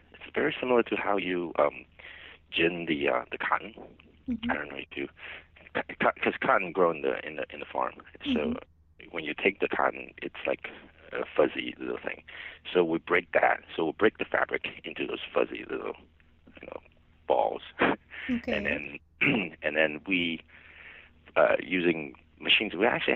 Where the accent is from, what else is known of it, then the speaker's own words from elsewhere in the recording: Hong Kong; We based in Hong Kong, and I'm actually from Hong Kong, and then we had a factory in China when I was little